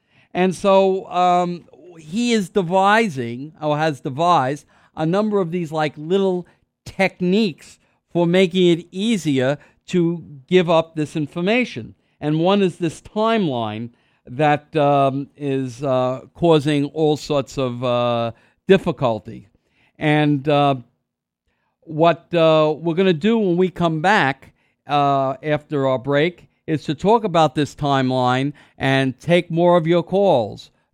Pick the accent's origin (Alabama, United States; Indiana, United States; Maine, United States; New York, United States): New York, United States; Queens; There's nothing wrong with Queens. I'm from Queens.